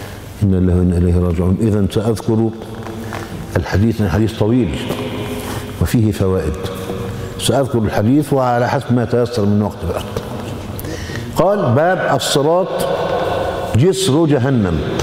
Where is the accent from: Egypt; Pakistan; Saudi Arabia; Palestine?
Egypt; انت شوف لما عندنا في مصر مثلا لو اقتربت من منزل الرئيس كده بالغلط